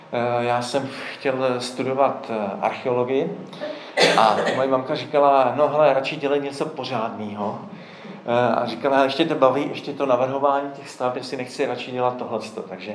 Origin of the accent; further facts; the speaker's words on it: Jihlava, Vysočina Region, Czechia; Jsem tady z Jihlavy, jsem na to hrdý, že jsem Jihlavák, celý život žiju v Jihlavě, takže se považuji za patriota, za Jihlaváka.